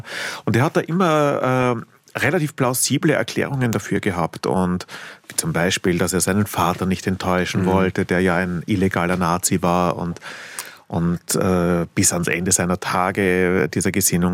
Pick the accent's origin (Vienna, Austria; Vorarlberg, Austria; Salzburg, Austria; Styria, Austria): Vienna, Austria; in Wien, wo ich herkomme